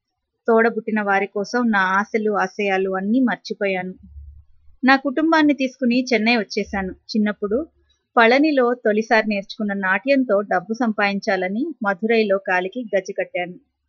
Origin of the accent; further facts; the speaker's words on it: Tamil Nadu, India; మా నాన్నకు ఏ ఊర్లో ఉద్యోగం అయితే ఆ ఊరు వెళ్లేవాళ్ళం. అందువల్ల తమిళనాడులో చాలా ఊళ్ళు మారాం.